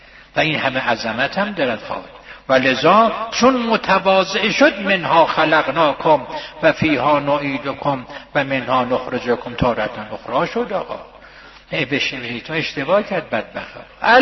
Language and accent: Persian; Isfahan, Iran; گفت اهل کجا هستید؟ گفتم اصفهان.